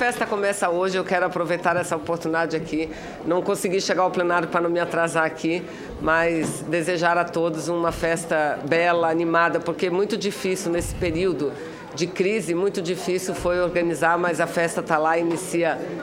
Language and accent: Portuguese; Amazonas, Brazil; lá no Amazonas nós temos o Boi Bumbá